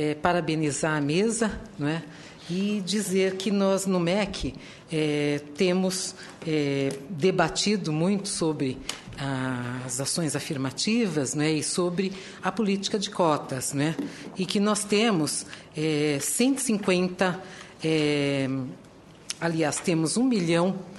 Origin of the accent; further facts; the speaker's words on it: São Luís, Maranhão, Brazil; also born or lived in São Paulo; Só que ela é de outro município, eu sou de São Luís.